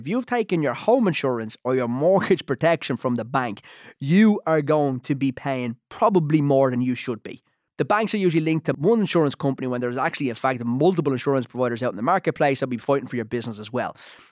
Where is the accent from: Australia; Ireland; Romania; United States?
Ireland; But we're Irish. We don't like hassle. We don't like change.